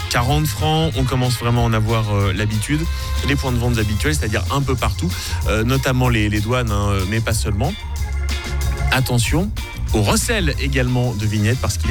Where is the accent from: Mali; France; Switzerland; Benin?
Switzerland; Ça finance l'entretien, l'exploitation, le développement des autoroutes chez nous en Suisse.